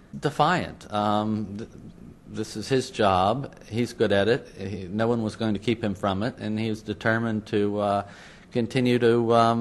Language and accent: English; Pittsburgh, Pennsylvania, United States; also born or lived in Philadelphia; I was originally from Pittsburgh, spent most of my adult life in Philadelphia.